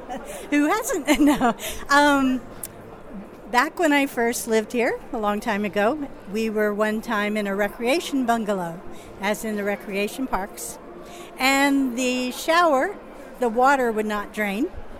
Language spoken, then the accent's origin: English; Texas, United States; also born or lived in California; Originally from Texas in the U.S., but I've lived in California for 20 years before.